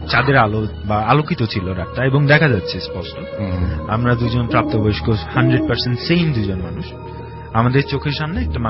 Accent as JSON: {"language": "Bangla", "town": "Tangail", "region": "Dhaka Division", "country": "Bangladesh", "tie": "born or raised there", "said": "আমার বেড়ে ওঠা হচ্ছে টাঙ্গাইল শহরে, টাঙ্গাইলে। সো একটা মফস্বল শহরে বড় হওয়ার ফলে আমি শহুরে এবং গ্রামীণ দুটো জীবনের টেস্টই পেয়েছি"}